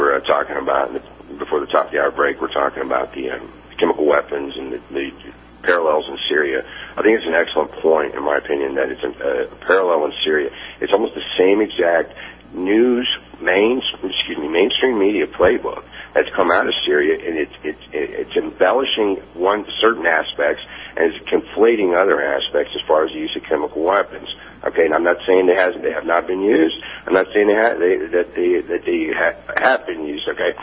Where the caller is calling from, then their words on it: Tennessee, United States; Hey, good morning, sir. Good morning, ma'am. … in East Tennessee, real quick.